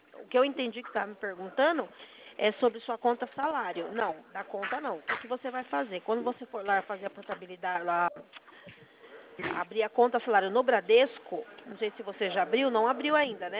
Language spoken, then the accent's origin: Portuguese; Sorocaba, São Paulo, Brazil; Eu sou de Sorocaba.